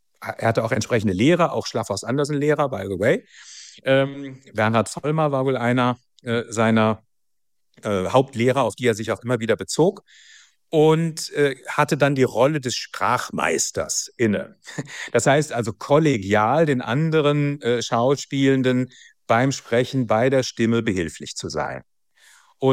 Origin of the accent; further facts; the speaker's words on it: Bochum, North Rhine-Westphalia, Germany; born there; Horst Koblenzer, gebürtiger Bochumer wie ich übrigens.